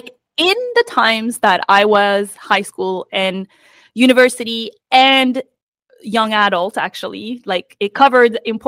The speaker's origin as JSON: {"language": "English", "country": "United States", "said": "Because I'm American, so I have to."}